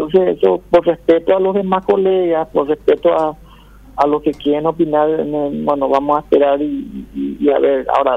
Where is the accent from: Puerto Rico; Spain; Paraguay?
Paraguay; y como yo, paraguayo.